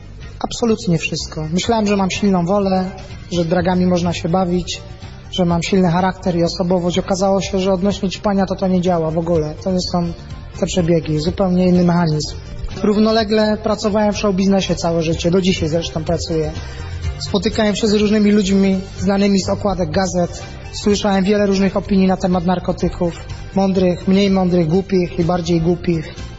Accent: Katowice, Silesian Voivodeship, Poland; Przykładowo ja z Katowic pochodzę

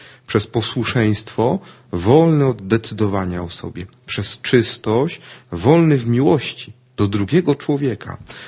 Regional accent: Nowa Sól, Lubusz Voivodeship, Poland; pochodzimy właściwie z tej samej miejscowości. Adam z Otynia, ja z Nowej Soli, gdzie pracują bracia mniejsi kapucyni.

